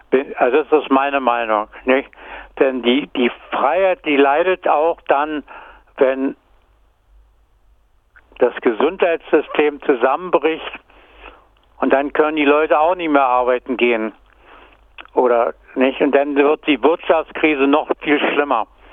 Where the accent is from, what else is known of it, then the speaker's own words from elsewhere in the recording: Germany; now in Australia; Wir hatten nie Schwierigkeiten als Deutsche hier in Australien.